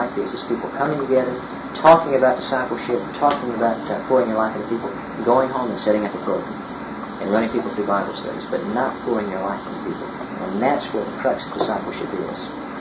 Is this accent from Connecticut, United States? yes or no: no; Florida, United States; I'm from Florida, and I've never seen an orange tree produce an apple.